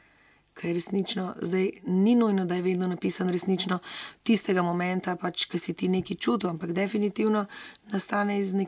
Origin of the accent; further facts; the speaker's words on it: Slovenian Littoral, Slovenia; jaz sem Primorka, ampak ne opredeljujem se takole, recimo. Bolj se počutim Slovenka